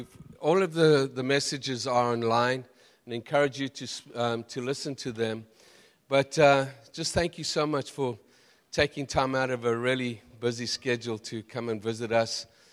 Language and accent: English; Zimbabwe; born there; We're all actually from Zimbabwe by birth